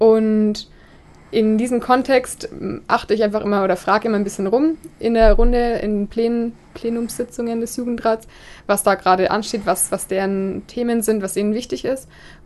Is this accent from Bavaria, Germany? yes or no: yes; Weidenbach, Bavaria, Germany; now in Nuremberg, Germany; ich komme eigentlich aus Weidenbach, das ist in der Nähe von Ansbach, bin jetzt aber seit einer Woche in Nürnberg und bin 19 Jahre alt.